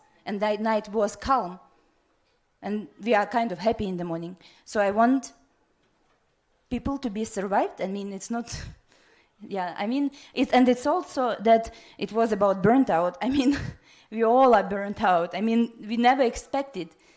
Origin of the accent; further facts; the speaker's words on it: Ukraine; Yeah, I'm also from Ukraine